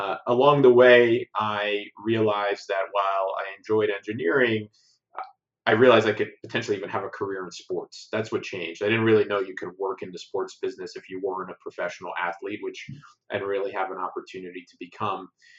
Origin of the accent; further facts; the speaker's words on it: New Jersey, United States; I'm only 33. So I grew up in New Jersey, and I played sports, ran track, played some football